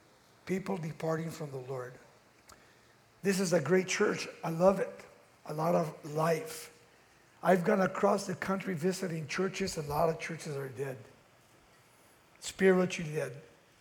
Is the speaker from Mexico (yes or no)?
yes; Mexico City, Mexico; now in United States; I'm a foreigner too, I came from Mexico City.